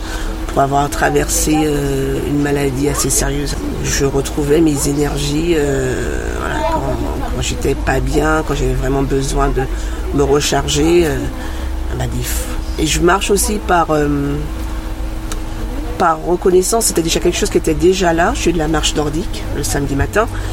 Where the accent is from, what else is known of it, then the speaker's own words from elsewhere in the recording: Martinique, France; Déjà, mon accent, je me rappelle, j'étais souvent moquée par rapport à ça.